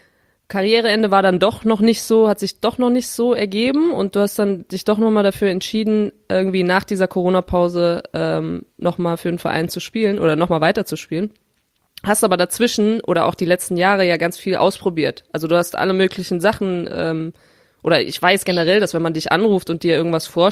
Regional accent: Rhineland, Germany; in meiner Heimatstadt im schönen Rheinland

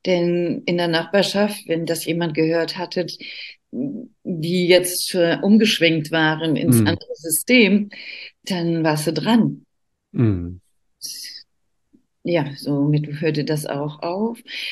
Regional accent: Iran; German is a second language; now in Germany; Ich war einfach dort als Iranerin, lebte ich.

